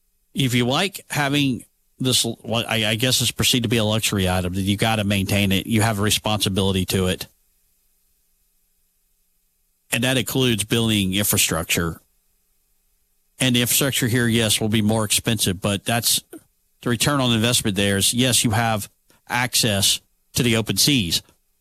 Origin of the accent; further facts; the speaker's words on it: Minneapolis, Minnesota, United States; You're going to see the Minnesota Twins in my hometown of Minneapolis.